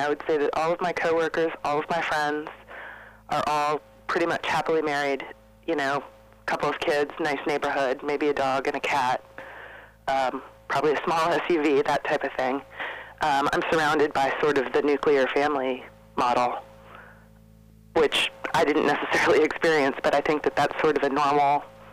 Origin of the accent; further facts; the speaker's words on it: San Diego, California, United States; moved away; Well, I actually am from San Diego, and growing up in San Diego for the first part of my life